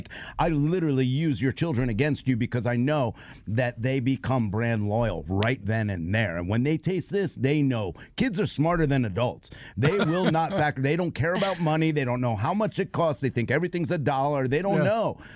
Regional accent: New York, United States; The other good thing is I'm Italian and I'm from New York.

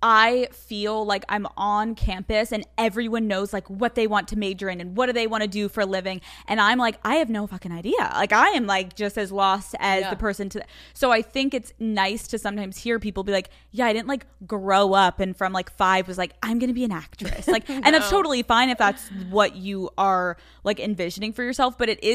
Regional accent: Pennsylvania, United States; I can relate to that because I'm from Pennsylvania.

